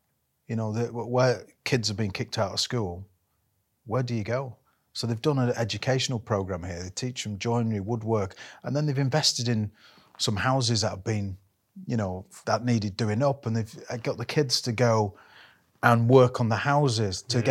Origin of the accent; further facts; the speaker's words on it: Leeds, Yorkshire and the Humber, United Kingdom; But I always wanted to play for Leeds. It's my hometown club. Everybody in this place wanted to play for the Leeds Rhinos.